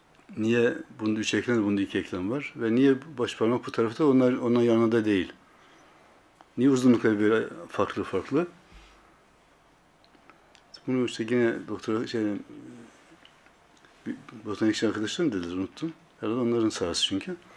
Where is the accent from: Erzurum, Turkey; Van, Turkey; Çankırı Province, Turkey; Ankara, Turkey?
Erzurum, Turkey; ben de Erzurumluyum ya, çay istiyorum.